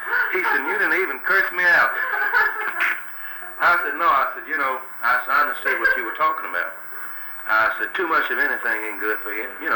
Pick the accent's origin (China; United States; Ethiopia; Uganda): United States; Texas; as a matter of fact, no one really believed that I was from Texas. I didn't have that southern trapping about me.